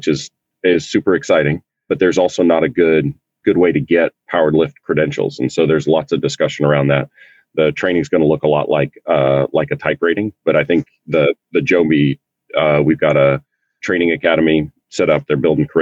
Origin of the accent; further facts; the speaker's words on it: Texas, United States; Oh man, I grew up in East Texas.